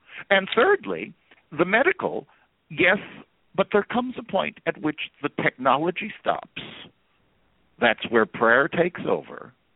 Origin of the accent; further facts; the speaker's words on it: New York City, New York, United States; I am a New Yorker who can say, that's not for me.